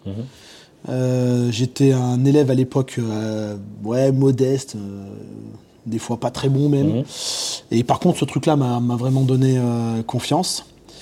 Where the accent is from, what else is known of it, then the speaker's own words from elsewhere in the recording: Auvergne-Rhône-Alpes, France; Alors, d'où est-ce que je viens ? Je suis Ardéchois à la base.